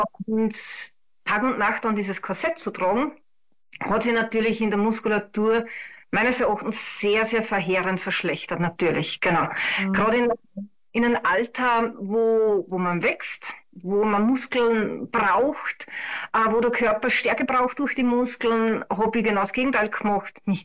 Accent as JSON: {"language": "German", "region": "Upper Austria", "country": "Austria", "said": "ich komme aus Österreich, aus Oberösterreich. Ich bin 41 Jahre alt"}